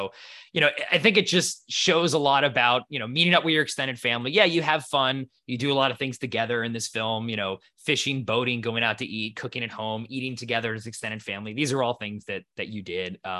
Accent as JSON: {"language": "English", "region": "East Coast", "country": "United States", "tie": "born or raised there", "said": "because I grew up in the East Coast of the U.S. where there were very distinct seasons"}